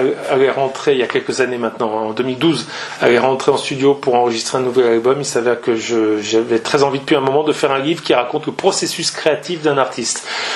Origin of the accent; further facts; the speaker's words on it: Italy; Moi, je suis à moitié italien par mon père. J'ai grandi en partie en Italie. Ma fille est née en Italie. J'ai vécu très régulièrement.